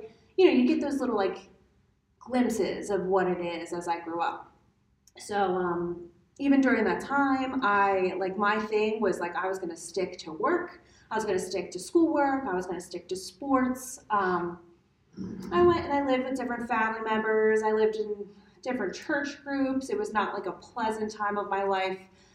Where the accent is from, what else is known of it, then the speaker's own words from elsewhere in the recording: Montgomery County, United States; I grew up in Montgomery County.